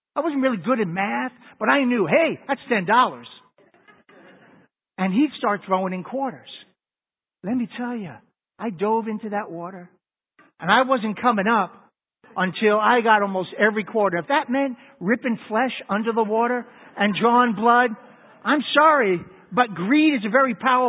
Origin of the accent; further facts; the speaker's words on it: Long Island, New York, United States; We didn't have a built-in pool where I was growing up in Long Island.